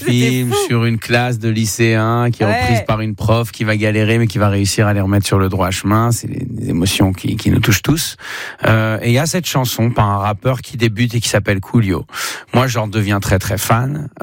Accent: Tel Aviv, Tel Aviv District, Israel; je n'ai jamais été joué dans la ville où j'ai grandi, à Tel Aviv.

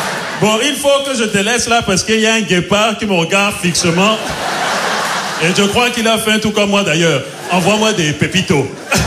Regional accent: Cameroon; Malheureusement, j'ai pas pu aller dans mon pays d'origine, au Cameroun.

